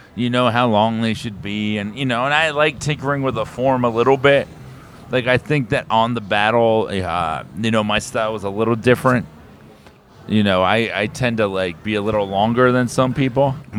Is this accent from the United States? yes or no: yes; New York, United States; No, I'm a New Yorker.